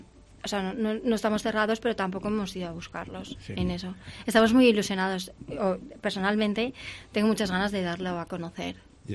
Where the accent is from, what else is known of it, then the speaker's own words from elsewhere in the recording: Valencian Community, Spain; Yo soy muy valenciana, amo mi tierra.